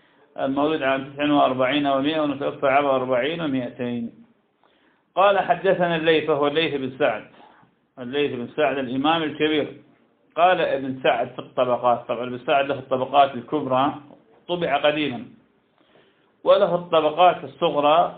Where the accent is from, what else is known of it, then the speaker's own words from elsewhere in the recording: Iraq; يعني تكار عندنا في العراق